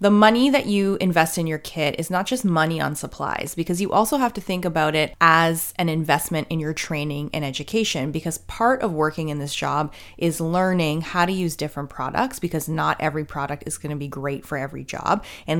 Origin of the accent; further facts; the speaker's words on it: Canada; Now, keep in mind, I'm Canadian, living in Canada